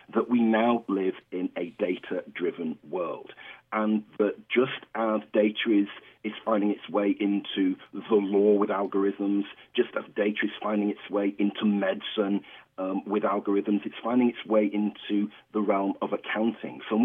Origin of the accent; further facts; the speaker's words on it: United Kingdom; why does he have that odd accent? I'm actually from the United Kingdom. I'm a black British professor from the United Kingdom.